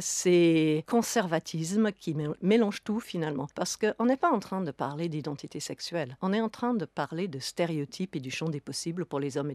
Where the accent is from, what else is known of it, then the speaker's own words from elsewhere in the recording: Aberdeen, Scotland, United Kingdom; French is a second language; j'ai grandi à Aberdeen à l'époque où on a découvert le pétrole. Et j'ai vu cette ville passer d'une ville de pêcheurs plutôt en déclin à une ville vraiment en très forte croissance